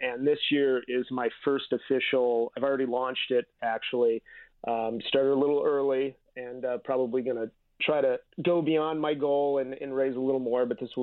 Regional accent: Chicago, Illinois, United States; I am originally from Chicago, Southside, Bridgeport.

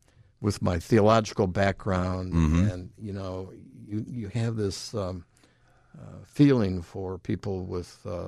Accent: Chicago, Illinois, United States; And part of that is growing up in Chicago and my street knowledge and the fact that my father had me working when I was 10 years old.

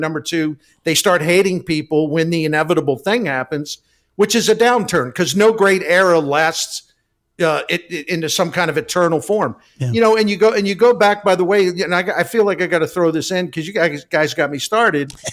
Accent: Baltimore, Maryland, United States; as a kid growing up in Baltimore, I thought, well, it'll be like this forever.

